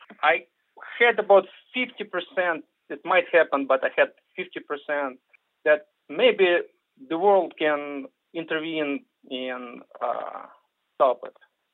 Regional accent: Kyiv, Ukraine; moved away as an adult; now in Duluth, United States; I was born and raised in Kyiv. I graduated from the university in Kyiv. I got my PhD. It's called National Technical University of Ukraine, Kyiv Polytechnic Institute. I've been here in the United States for a long time.

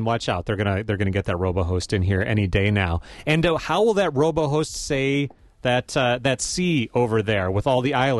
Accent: Belleville, Michigan, United States; And in my hometown of Belleville, Michigan, Crick was said often, too.

